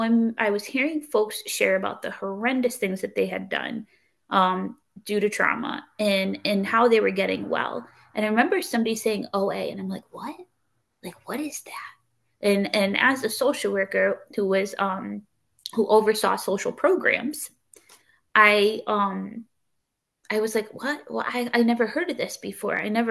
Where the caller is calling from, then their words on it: Connecticut, United States; I'm qualifying today from Connecticut.